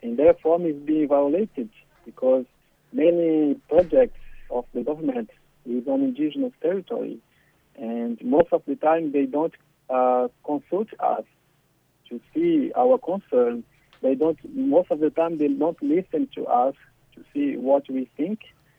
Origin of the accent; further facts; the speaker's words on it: Brazil; English is a second language; I come from the Yawanawa tribe. My tribe is based in the Amazon rainforest, border with Peru and Bolivia. So it's really in the Amazon rainforest.